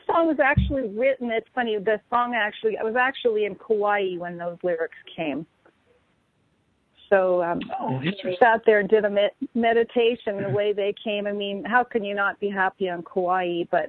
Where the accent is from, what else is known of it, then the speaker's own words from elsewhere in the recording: Vancouver, British Columbia, Canada; when I was growing up in Vancouver, BC